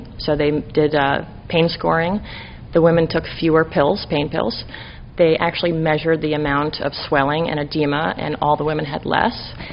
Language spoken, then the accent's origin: English; New York, United States; Hi, I was born and raised in New York State, and my love of animals brought me to my career of veterinary medicine.